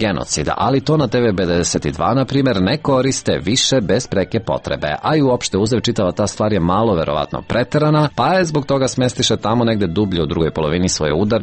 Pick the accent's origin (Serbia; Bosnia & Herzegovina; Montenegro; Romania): Serbia; ima jedan i kod nas u Srbiji